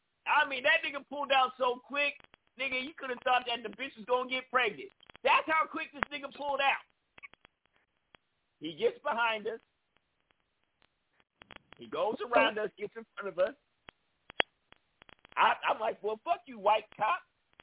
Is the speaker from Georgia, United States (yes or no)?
no; California, United States; And I'm from Cali.